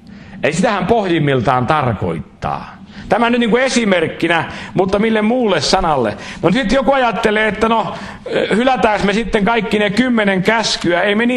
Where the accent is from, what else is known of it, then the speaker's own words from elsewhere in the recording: Israel; Finnish is a second language; now in Finland; Mä oon Israelista tullut